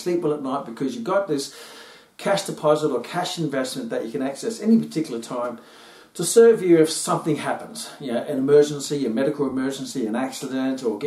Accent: Papua New Guinea; I remember when I was a young kid, growing up in New Guinea, I used to go and buy a can of Coke for 5 cents.

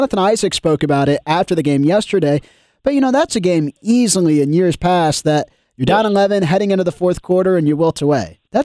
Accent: Midwest, United States; You know, I grew up in the Midwest, so I know exactly.

